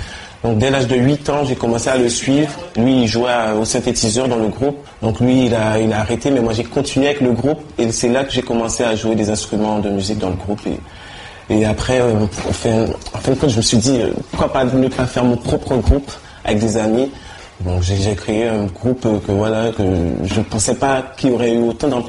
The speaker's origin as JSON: {"language": "French", "region": "Guadeloupe", "country": "France", "tie": "born or raised there", "said": "c'est comme une tradition chez nous en Guadeloupe, le carnaval. C'est quelque chose qui m'a bercé depuis toute mon enfance."}